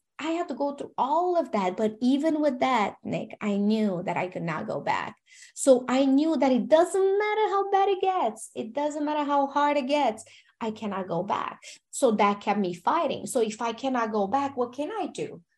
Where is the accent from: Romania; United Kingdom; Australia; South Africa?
Romania; English is a second language; moved away as an adult; now in United States; I'm from Romania and I came to US when I was 20 years old, $100 to my name.